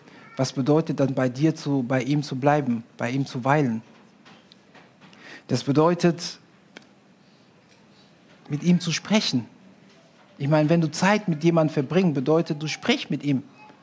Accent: Cameroon; vor allem in Deutschland, bei uns in Kamerun, ja, das ist gang und gäbe

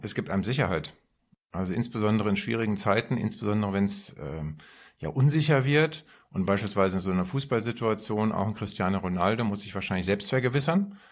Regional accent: Frankfurt, Hesse, Germany; born or raised there

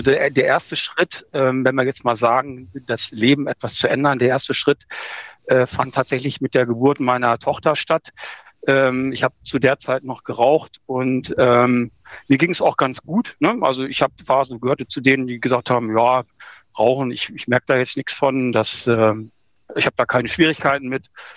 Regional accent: Nienburg, Lower Saxony, Germany; in dem Bereich, wo ich herkomme, also in der Nähe von Bremen, genauer gesagt in Nienburg

